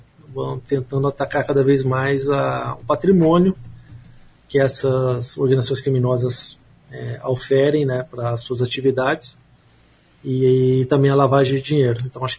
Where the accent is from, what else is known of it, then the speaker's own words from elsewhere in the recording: Maringá, Paraná, Brazil; moved away as an adult; also born or lived in Mato Grosso; Eu sou natural de Maringá, nasci aqui, me estudei aqui, fiz o curso superior de Direito aqui também na Universidade Estadual de Maringá e daqui só saí realmente para assumir as funções de delegado de Polícia Federal em 2003.